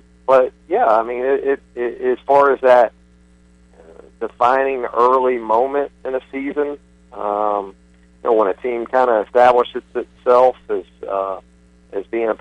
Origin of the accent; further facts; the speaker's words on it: Jacksonville, Florida, United States; Yeah, and as a native Floridian, it's a week that, for me growing up in Jacksonville, Florida, it was the Iron Bowl.